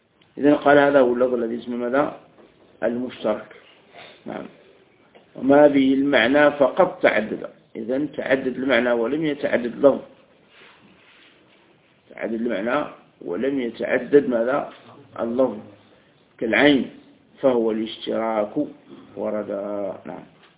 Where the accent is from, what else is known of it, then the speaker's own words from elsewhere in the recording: Algeria; عندنا في الجزائر